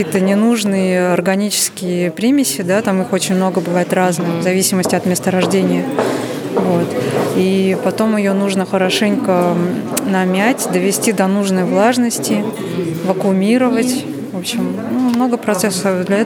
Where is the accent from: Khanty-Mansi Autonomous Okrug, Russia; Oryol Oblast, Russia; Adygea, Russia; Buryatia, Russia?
Buryatia, Russia; Ulan-Ude; born there; я корни акинские, вот, наполовину иркутские. Вот. А так я сама родилась в Улан-Удэ.